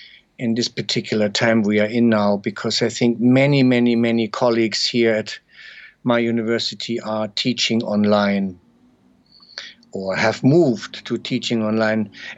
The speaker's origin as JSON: {"language": "English", "region": "Saarland", "country": "Germany", "tie": "born or raised there", "said": "my childhood countryside, where I grew up in the Saarland in southwest Germany, a small region near the French-Luxembourg border"}